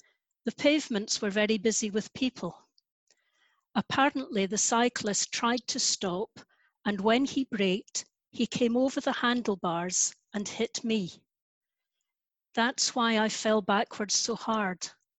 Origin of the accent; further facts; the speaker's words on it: Largs, Scotland, United Kingdom; preaching at summer seaside services in my hometown of Largs on the west coast of Scotland.